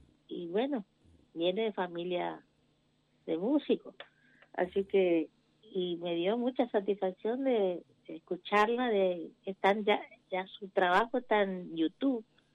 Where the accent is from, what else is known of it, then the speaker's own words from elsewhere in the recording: Villa Ángela, Chaco, Argentina; yo nací en Villa Verde, Chaco. Sí. Pero me crié en Villa Ángela, hice toda mi escuela primaria, mi estudio de música, me recibí de profesora de música, terminé secundario, todo en Villa Ángela.